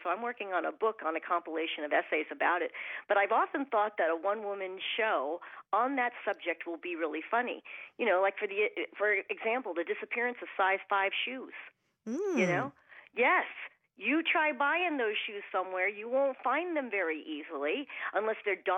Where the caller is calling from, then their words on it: Milton, Massachusetts, United States; I'm calling from near Boston. I live in Milton, Massachusetts.